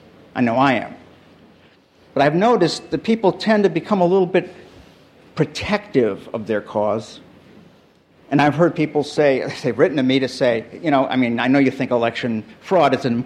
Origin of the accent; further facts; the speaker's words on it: Chicago, Illinois, United States; including Mayor Daley from my hometown of Chicago